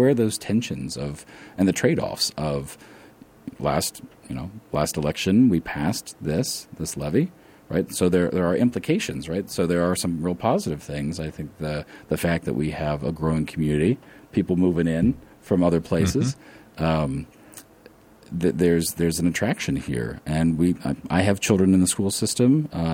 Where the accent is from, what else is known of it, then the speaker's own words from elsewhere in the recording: Ohio, United States; That the town where I grew up in Southern Ohio, we literally had a school that was falling off the side of a hill.